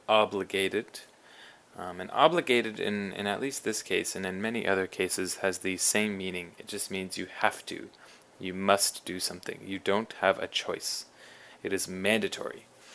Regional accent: Canada; I know, for example, for those who don't know, I'm from Canada.

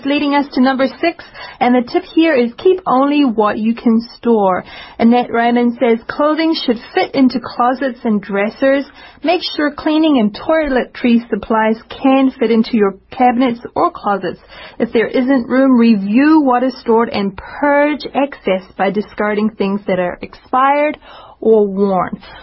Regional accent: New Zealand; moved away; this has actually happened to me often when I go back to my home country, New Zealand.

